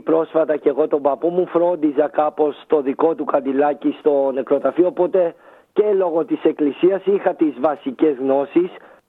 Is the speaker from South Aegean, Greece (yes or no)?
yes; Rhodes, South Aegean, Greece; moved away as an adult; now in Athens, Greece; Εγώ είμαι 41, είμαι από τη Ρόδο κατάγομαι, ζω στην Αθήνα πια από το 2013 για επαγγελματικούς λόγους, μεγάλωσα και όλα τα έκανα στη Ρόδο.